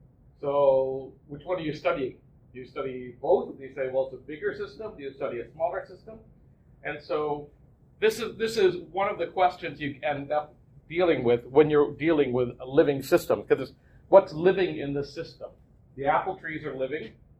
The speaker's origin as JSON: {"language": "English", "town": "Gravenhurst", "region": "Ontario", "country": "Canada", "lives_now": "Toronto, Canada", "said": "I'm from Gravenhurst, for those of you who know Muskoka. And so it's been a long route since then. And I do live in Toronto."}